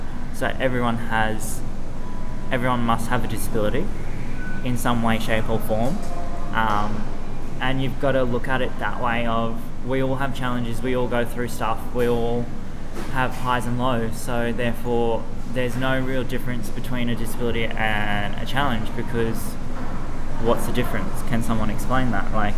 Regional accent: Townsville, Queensland, Australia; now in Sunshine Coast, Australia; No. So I actually grew up in Townsville. And then obviously due to my challenges and health conditions, we kind of had to make a quick move up here very recently.

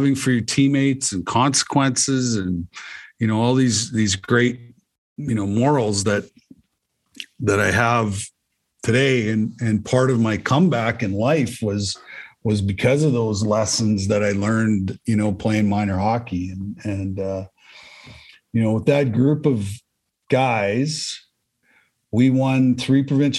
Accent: Russell, United States; the majority of them came from my hometown. You know, I told you that story, you know, when I moved to Russell, when I was 6 years old, just so happened the 13 best athletes in this little town, were all my age.

